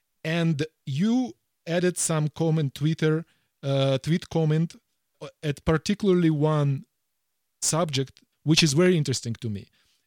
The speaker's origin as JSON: {"language": "English", "country": "Ukraine", "accent": "Ukrainian", "second_language": "English", "said": "I still have the Ukrainian accent, right?"}